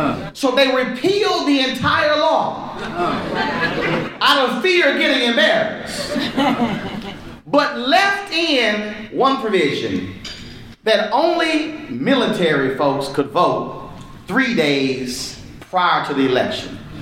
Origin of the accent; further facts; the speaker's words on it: Texas, United States; I'm born and raised in Texas, went to Texas A&M